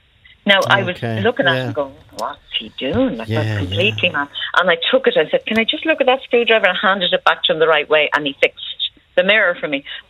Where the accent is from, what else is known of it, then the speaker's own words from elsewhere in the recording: Ireland; and we're great at that as Irish people, at looking at the funny things